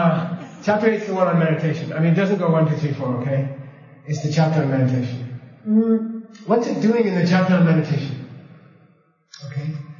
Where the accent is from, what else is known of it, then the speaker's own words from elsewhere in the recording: New York, United States; You know, we're all from New York, right?